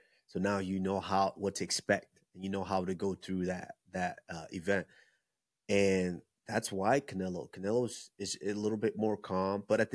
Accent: Nigeria

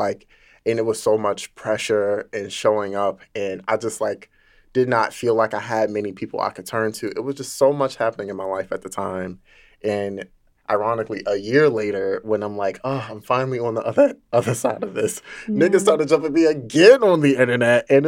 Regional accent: Baltimore, Maryland, United States; No, I'm from Baltimore. It's over east, down the hill.

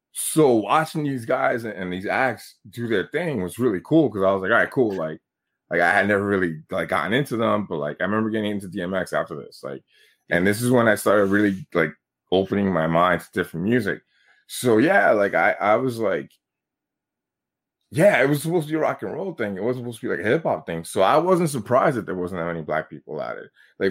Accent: Bronx, New York, United States; I grew up a different way, but I grew up in the Bronx. So that's just how it was.

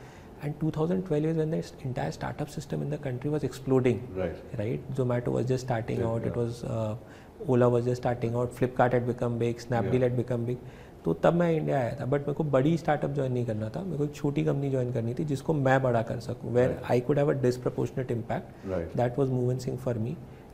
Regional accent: Kolkata, West Bengal, India; पिताजी पढ़ाई करने के लिए बॉम्बे गए थे, फिर उसके बाद वो कलकत्ता में सेटल हो गए थे. मेरा बचपन कलकत्ता में बीता है. एक मध्यम वर्गीय परिवार से हूँ मैं. सो एक typical middle class family roots

